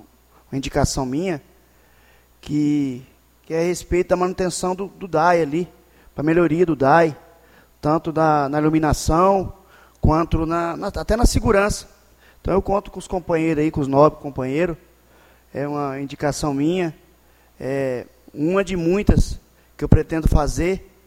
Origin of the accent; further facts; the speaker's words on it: Nova Santa Helena, Mato Grosso, Brazil; a minha infância toda é aqui em Nova Santa Helena, e eu creio que os meus últimos dias sejam aqui também